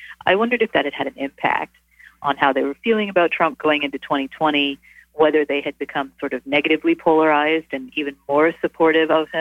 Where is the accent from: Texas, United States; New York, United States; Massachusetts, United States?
Texas, United States; So I grew up a Methodist in North Texas, where the story is set, and I converted to Catholicism later on when I was in divinity school, actually.